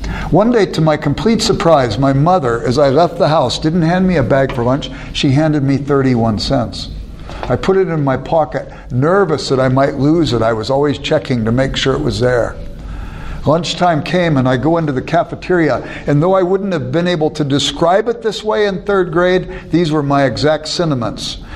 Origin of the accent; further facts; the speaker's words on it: Los Angeles, California, United States; I grew up very poor in South Central Los Angeles, a real rough part of Los Angeles.